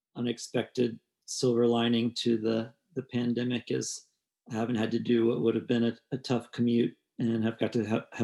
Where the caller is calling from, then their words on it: Charlottesville, Virginia, United States; I am tuning in from Charlottesville, Virginia, and it is also a nice, sunny, clear spring day.